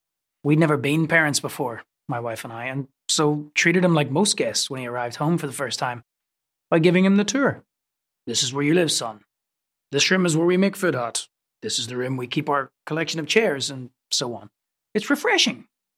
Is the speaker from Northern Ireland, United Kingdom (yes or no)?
yes; Northern Ireland, United Kingdom; where I was growing up in Northern Ireland